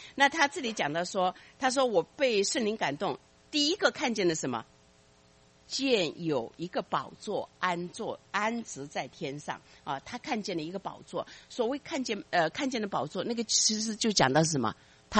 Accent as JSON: {"language": "Chinese", "country": "China", "said": "是以至于我们中国人说"}